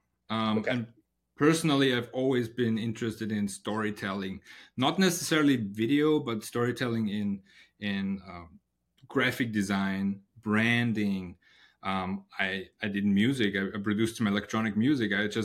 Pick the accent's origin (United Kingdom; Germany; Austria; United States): Austria; English is a second language; I'm originally from Austria, and in Austria we have the privilege to join university free of cost.